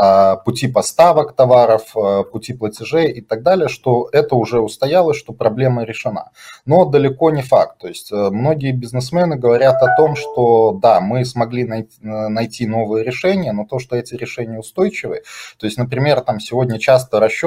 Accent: Kazakhstan; поскольку мы сами, казахи, я имею в виду, боимся, например, попасть под санкции.

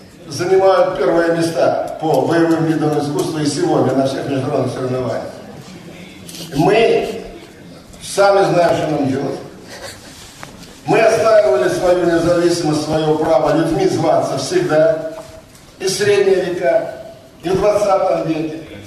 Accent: Belarus; Почему кто-то думает, что кто-то лучше понимает права человека, чем мы, белорусы?

